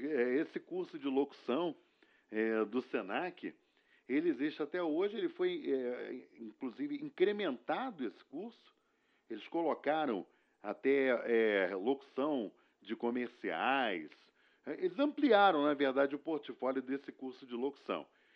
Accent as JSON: {"language": "Portuguese", "region": "Rio de Janeiro", "country": "Brazil", "said": "Eu sou carioca, né? Na época, trabalhava no Rio de Janeiro."}